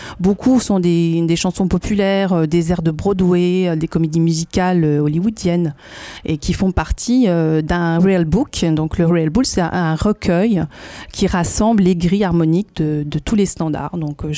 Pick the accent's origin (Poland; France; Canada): France; Nancy, Grand Est; born there; je suis née à Nancy et donc j'ai fait mes premiers pas dans un univers familial baigné dans une ambiance musicale.